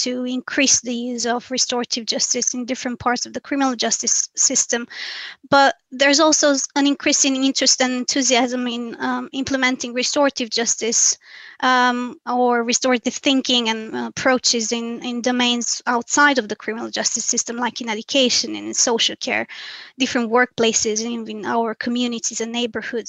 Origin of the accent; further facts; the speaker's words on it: Romania; I was born and raised in Romania, which is a country that's been always the crossroad of influences between East and the West.